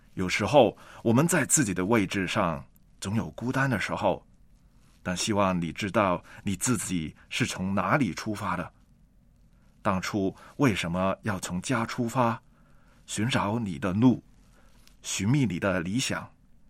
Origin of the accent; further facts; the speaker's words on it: Hong Kong; 我小时候呢其实出生在一个木屋里面的，当时香港呢其实还是比较穷的时候